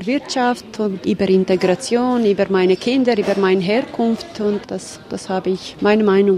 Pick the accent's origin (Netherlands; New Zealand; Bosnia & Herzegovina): Bosnia & Herzegovina; German is a second language; now in Switzerland; Und das ist nicht Bosnien oder das ist nicht der Land, wo ich aufgewachsen bin.